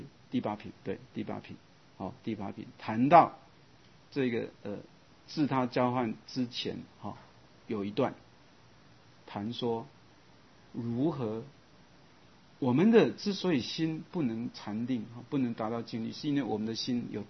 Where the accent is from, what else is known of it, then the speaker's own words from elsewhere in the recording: Chiayi County, Taiwan; 所以我生在哈、哦、一个非常好的家庭，我们家是农家，在南部的嘉义县，